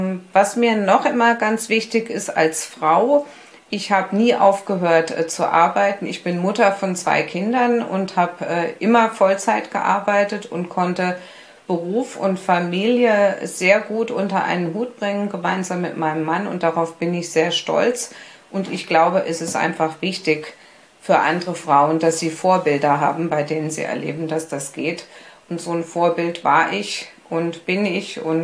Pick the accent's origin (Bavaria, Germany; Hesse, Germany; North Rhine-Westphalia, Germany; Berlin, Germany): Berlin, Germany; Ich bin ja gebürtige Berlinerin und ich war damals in Berlin Krankengymnastin.